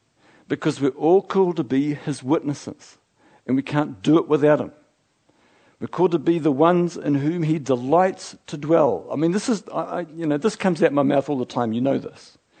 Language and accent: English; New Zealand; I'm a Kiwi, for goodness sake.